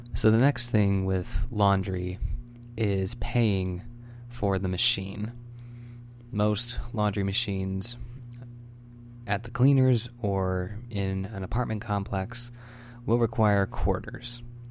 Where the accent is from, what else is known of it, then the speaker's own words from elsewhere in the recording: San Diego, California, United States; I grew up in San Diego, California. It's the southernmost city of California, and I lived in a southern suburb of San Diego called Chula Vista. My high school was about 2 miles away from the border.